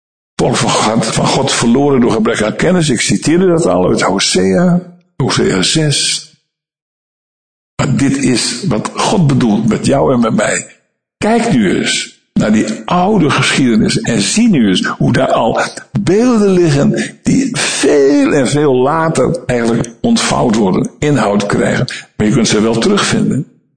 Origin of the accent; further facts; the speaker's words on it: Schildwolde, Groningen, Netherlands; van Schildwolde, waar ik ben opgegroeid